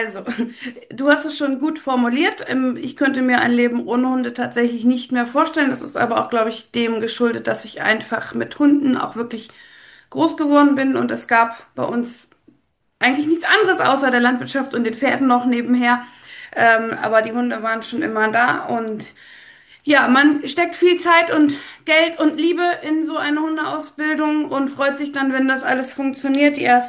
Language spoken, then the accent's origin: German; Lüneburg, Lower Saxony, Germany; Ich komme hier aus der Lüneburger Ecke, wohne hier und lebe hier auch tatsächlich.